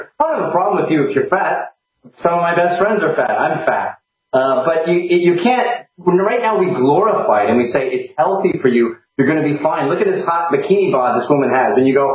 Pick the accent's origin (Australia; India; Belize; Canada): Canada; moved away as an adult; now in United States; I'm an immigrant from Canada, and I'm very grateful to be here.